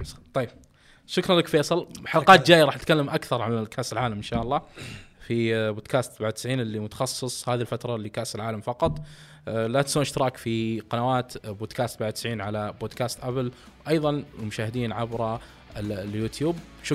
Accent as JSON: {"language": "Arabic", "country": "Saudi Arabia", "said": "كمان فيها شيء بارز هذا بطوله بالنسبه لنا كسعوديين"}